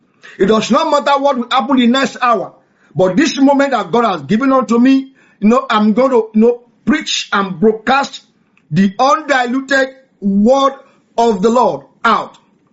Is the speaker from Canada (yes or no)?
no; Nigeria; especially in Nigeria, because I'm a Nigerian